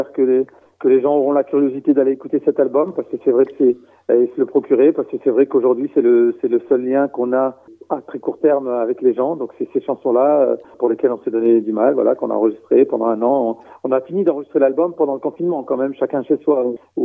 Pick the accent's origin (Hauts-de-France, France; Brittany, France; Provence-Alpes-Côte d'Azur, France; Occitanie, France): Hauts-de-France, France; Roubaix; born there; now in Bergerac, France; Je suis né à Roubaix, mais aujourd'hui, j'habite à Bergerac.